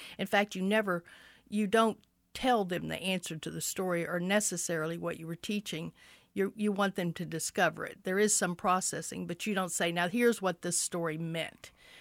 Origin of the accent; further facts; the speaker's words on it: the South, United States; I come from the South, which is just it's a part of conversation there.